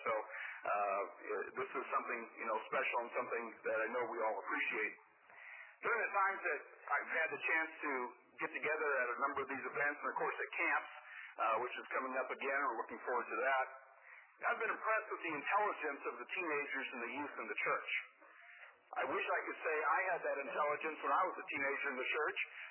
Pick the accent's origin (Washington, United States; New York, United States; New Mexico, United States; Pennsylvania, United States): Washington, United States; Tacoma; I grew up in the Northwest, and Spokane, I grew up in Tacoma, but Spokane was always like a second home.